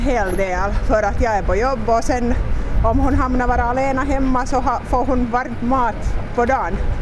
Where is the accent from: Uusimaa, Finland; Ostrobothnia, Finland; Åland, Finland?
Uusimaa, Finland; Ingå; från Ingå.